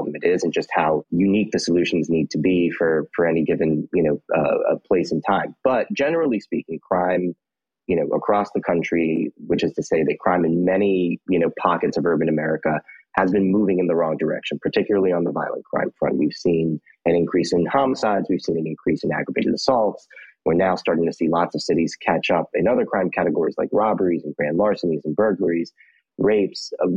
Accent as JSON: {"language": "English", "town": "Brooklyn", "region": "New York", "country": "United States", "tie": "born or raised there", "lives_now": "Queens, United States", "said": "I'm born and raised in Brooklyn originally, but I did live on the Upper West Side for a short period of time."}